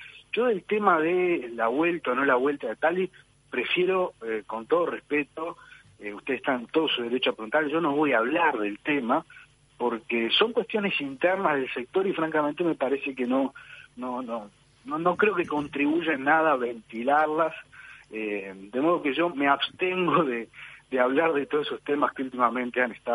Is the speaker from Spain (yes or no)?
no; Uruguay; Nosotros tenemos como uruguayos el enorme problema de la candidatitis, ¿no?